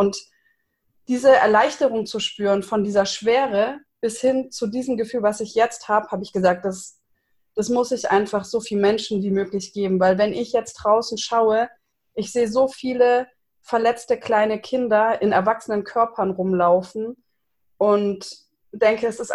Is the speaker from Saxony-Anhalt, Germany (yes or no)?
no; Konstanz, Baden-Württemberg, Germany; now in Heidelberg, Germany; Ich komme ursprünglich aus Konstanz am Bodensee, wohne jetzt schon länger in Heidelberg